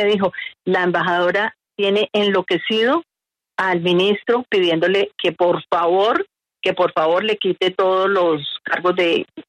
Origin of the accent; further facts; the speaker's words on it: Huila, Colombia; yo había estado aquí en el Huila, porque yo soy del Huila, yo había estado aquí en el Huila trabajando como gerente de campaña del presidente Santos